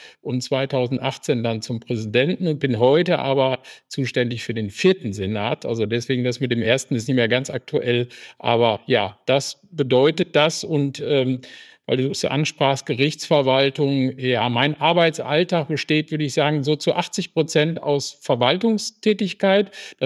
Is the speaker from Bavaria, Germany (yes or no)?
no; Dortmund, North Rhine-Westphalia, Germany; ich bin ein Kind des Ruhrgebiets, komme ursprünglich aus Dortmund, wohne jetzt zwar im Münsterland, aber bin noch eng mit der Region verbunden